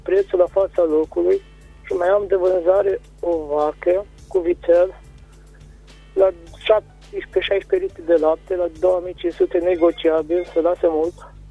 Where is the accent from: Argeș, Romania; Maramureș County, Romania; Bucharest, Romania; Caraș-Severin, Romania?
Caraș-Severin, Romania; Târnova; De la Târnova.